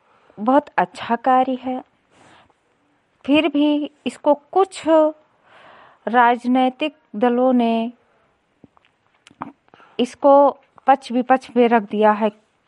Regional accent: Lakharampur, Uttar Pradesh, India; मैं विकास खंड विशेषगंज से हूँ। ग्राम पंचायत लखारामपुर, गांव लखारामपुर से

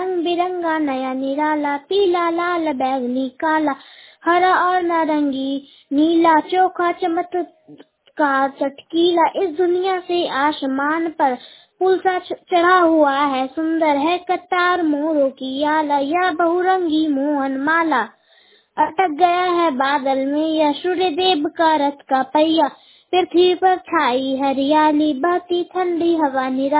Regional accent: Marra, India; मैं ग्राम मर्रा से हूँ।

